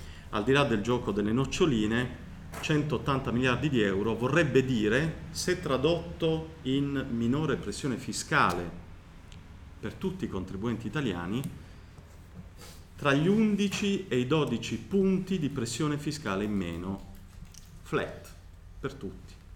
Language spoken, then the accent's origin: Italian; Southern Italy, Italy; essendo Terrone, essendomi svegliato alle 5 e per di più in trasferta.